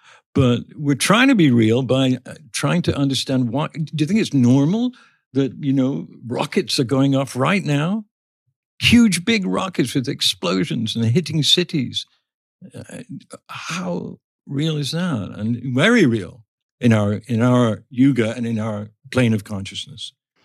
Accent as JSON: {"language": "English", "region": "England", "country": "United Kingdom", "tie": "born or raised there", "said": "when we're growing up in England, anyway, we were taught about the four stages of ages of man"}